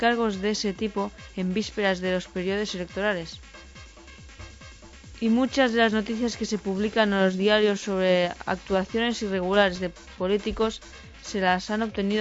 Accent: Linyola, Catalonia, Spain; born there; tengo 53 años. Nací en Liñola, Lleida.

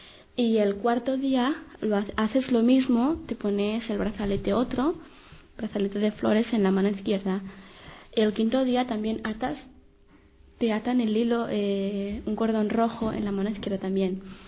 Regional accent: North India, India; Spanish is a second language; now in Barcelona, Spain; soy de India, hace 5 años que estoy en Barcelona. En la India vivía en la parte más norte de la India.

